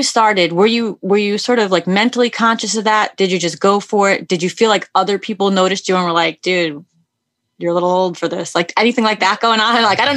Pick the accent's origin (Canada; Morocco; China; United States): United States; New York City, New York; and I guess because I come from New York City, it's kind of like, I don't know, it's every day.